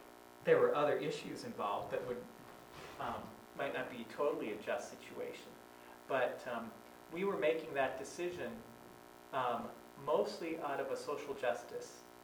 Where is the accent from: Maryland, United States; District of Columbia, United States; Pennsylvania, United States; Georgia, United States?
District of Columbia, United States; Washington; because I'm from Washington, D.C.